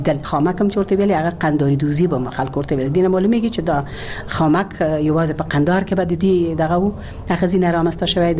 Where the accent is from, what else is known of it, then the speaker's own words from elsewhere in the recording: Ghazni, Afghanistan; born there; او زه خو په غزنی کې زیږیدلې ما